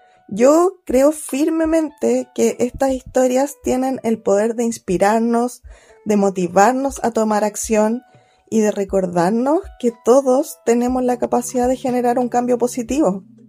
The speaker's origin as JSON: {"language": "Spanish", "town": "Santiago", "region": "Santiago Metropolitan Region", "country": "Chile", "tie": "born there", "moved": "as an adult", "lives_now": "Puerto Montt, Chile", "said": "Tengo 34 años, nací en Santiago, pero hace 10 años decidí dejar mi ciudad atrás y mudarme al sur. Hoy en día vivo feliz en la región de los lagos, específicamente en Puerto Montt"}